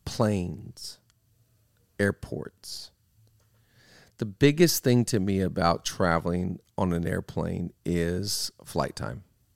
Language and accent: English; United States; I you know, because American Airlines, I'm an American guy. I fly American.